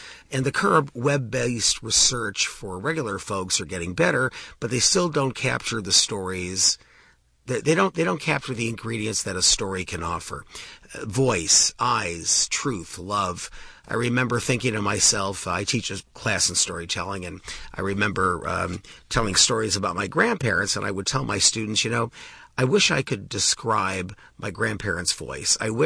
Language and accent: English; Cleveland, Ohio, United States; I'm from Cleveland, Ohio, and I actually still root for the Cleveland Browns.